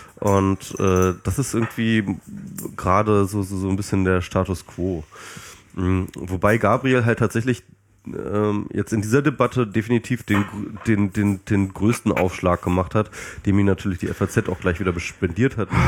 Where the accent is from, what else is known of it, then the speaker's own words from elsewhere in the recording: Hanover, Lower Saxony, Germany; ich komme aus Hannover